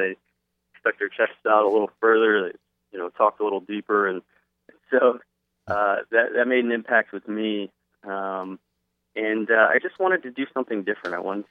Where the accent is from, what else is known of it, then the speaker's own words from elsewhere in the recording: Tampa, Florida, United States; Sure. Yeah, I grew up in South Tampa.